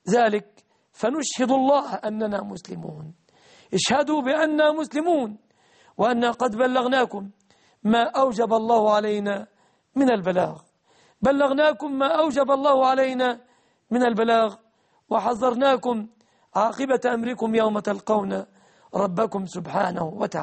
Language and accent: Arabic; Egypt